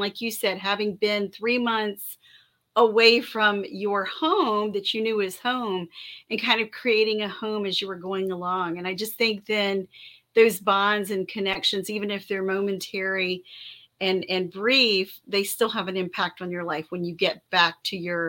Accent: East Coast, United States; also born or lived in Europe; now in Texas, United States; I grew up on the East Coast, which of course is culturally different here from here in Texas where I live now.

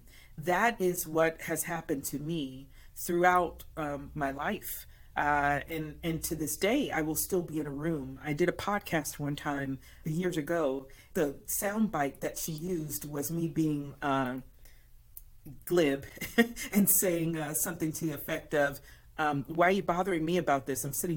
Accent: Bronx, New York, United States; I am a New York girl. I was born and raised in the Bronx. I've only been in Arizona for 19, 20 years.

